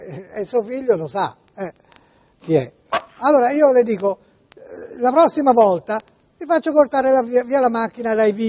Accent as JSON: {"language": "Italian", "region": "Tuscany", "country": "Italy", "said": "Io sono toscano, ma abito nella zona."}